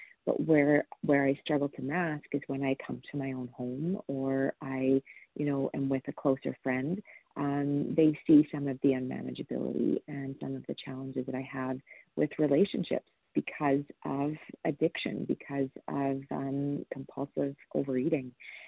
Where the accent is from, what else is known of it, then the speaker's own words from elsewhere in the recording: Alberta, Canada; I'm from Alberta, Canada.